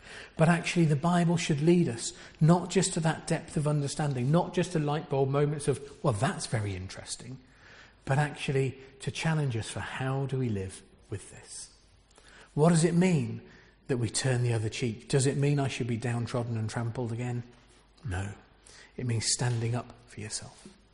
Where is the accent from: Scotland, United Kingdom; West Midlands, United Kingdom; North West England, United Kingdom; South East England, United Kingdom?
South East England, United Kingdom; Reading; I grew up in Reading. He called us as stubborn as oxen.